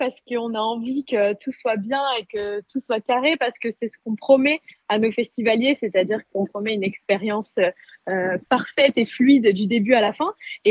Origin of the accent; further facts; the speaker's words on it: Nice, Provence-Alpes-Côte d'Azur, France; quand on est niçois, on connaît le Théâtre de Verdure et on sait à quel point c'est magnifique